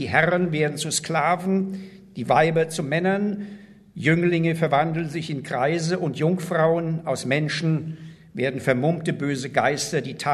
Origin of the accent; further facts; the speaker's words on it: Mainz, Rhineland-Palatinate, Germany; gibt eine Beschreibung aus meiner Heimatstadt Mainz.